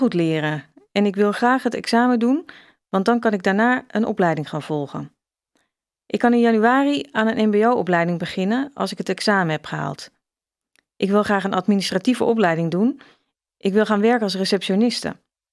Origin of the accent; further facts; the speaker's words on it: Indonesia; Dutch is a second language; moved away as an adult; now in Netherlands; Nou, ik kom uit Indonesië en ik deed de hotelschool in Jakarta.